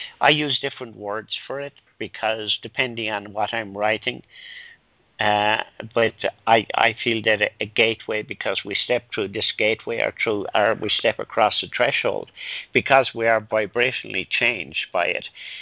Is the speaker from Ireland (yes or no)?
yes; Ireland; I remember when I was growing up in Ireland